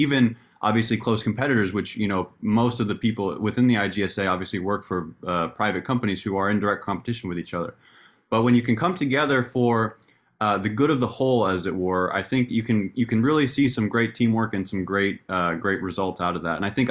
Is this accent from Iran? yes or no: no; Nevada, United States; I grew up in Nevada, was around it my whole life